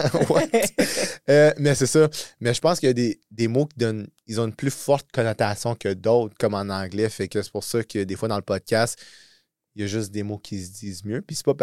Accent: Gatineau, Quebec, Canada; Francophone, de fucking Gatineau.

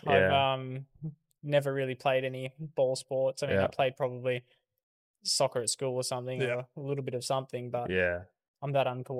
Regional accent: Wanneroo, Western Australia, Australia; growing up in Wanneroo, near, like, I don't know if you guys know Barbagallo and all that, it's one of the racing tracks.

